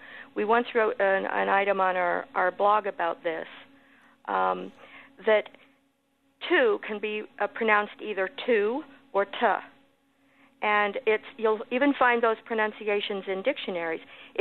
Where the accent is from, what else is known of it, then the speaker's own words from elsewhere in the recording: Des Moines, Iowa, United States; to hear it a lot when I was growing up in Des Moines.